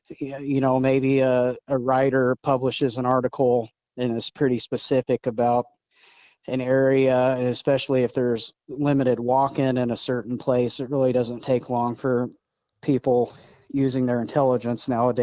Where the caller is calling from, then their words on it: Topeka, Kansas, United States; I'm in Topeka, Kansas.